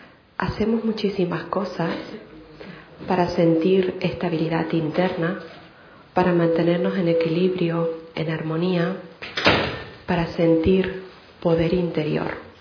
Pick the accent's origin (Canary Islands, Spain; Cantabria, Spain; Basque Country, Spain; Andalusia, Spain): Canary Islands, Spain; now in Barcelona, Spain; Originalmente soy de Canarias, con lo cual pido permiso para dar la conferencia en castellano, que me es mucho más fácil, entiendo bien el catalán, pero de momento no me he soltado hablarlo.